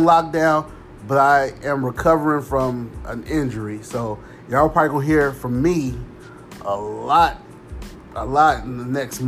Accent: Chicago, Illinois, United States; I'm from Chicago, and I've seen a lot of that.

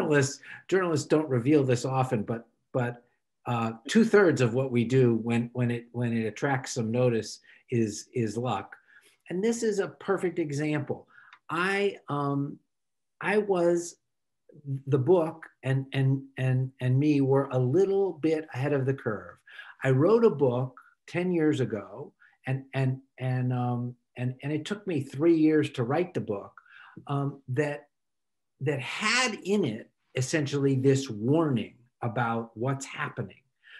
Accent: Miami, Florida, United States; My parents, I grew up in Miami. My parents still live in Miami.

